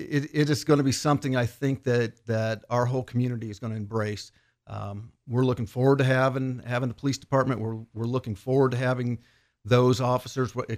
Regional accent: Auburn, Indiana, United States; I am from DeKalb County originally, which is northeast of Fort Wayne. Those of you that are car buffs, Auburn, Indiana, I grew up in that area.

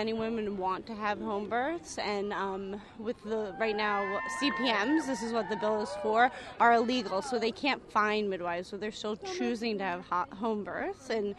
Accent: Baltimore, Maryland, United States; I'm from Baltimore, Maryland.

